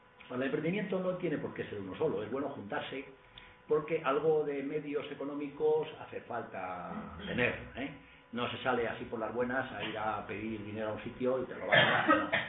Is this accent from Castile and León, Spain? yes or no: yes; Sepúlveda, Castile and León, Spain; moved away; yo soy de Sepúlveda, provincia de Segovia, aunque llevo aquí ya más de 30 años, ¿no?